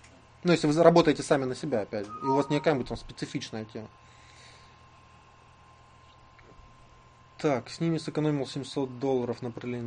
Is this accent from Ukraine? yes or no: yes; Ukraine; Плюс сайт на Россию ориентирован, а я с Украины.